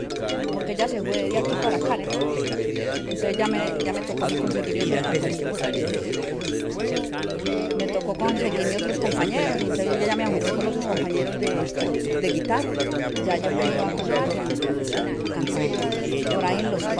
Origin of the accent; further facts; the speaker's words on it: Antioquia, Colombia; Yo soy de David Antioquia.